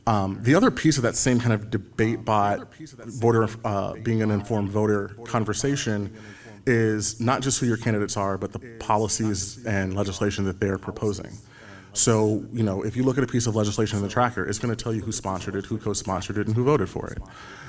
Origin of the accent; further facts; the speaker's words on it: Illinois, United States; I'm from Illinois. I just now, for the first time, have had a second Secretary of State.